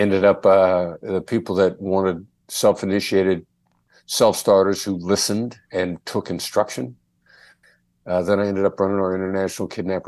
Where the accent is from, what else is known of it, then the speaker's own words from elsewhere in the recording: Iowa, United States; accent: Iowa Midwestern; I gathered a bit of a New York accent to play it on top of my Iowa Midwestern accent.